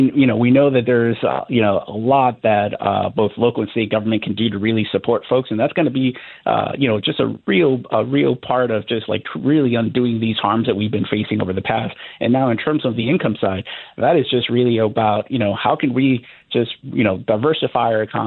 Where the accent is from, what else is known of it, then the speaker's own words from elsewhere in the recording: Miami, Florida, United States; now in New Orleans, United States; I'm actually originally from Miami, Florida